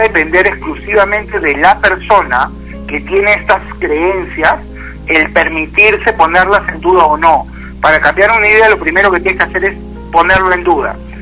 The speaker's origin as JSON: {"language": "Spanish", "country": "Peru", "said": "lo que nosotros como peruanos u occidentales entendemos"}